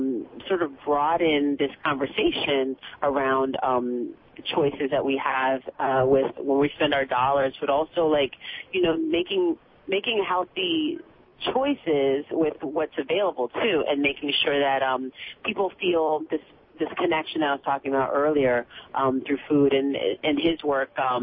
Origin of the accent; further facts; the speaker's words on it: Oakland, California, United States; Well, I grew up in California and actually in Oakland